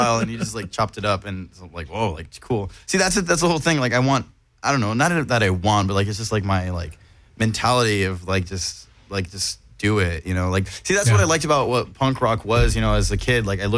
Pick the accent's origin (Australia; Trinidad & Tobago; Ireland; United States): Ireland; Dublin, Leinster; Yeah, so I'm from Dublin, Ireland, and I play guitar and then I use all of these effects pedals.